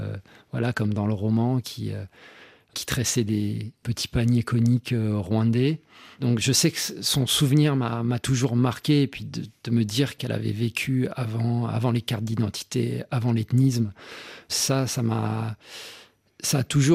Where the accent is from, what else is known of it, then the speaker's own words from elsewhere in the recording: Burundi; quand j'étais petit, au Burundi.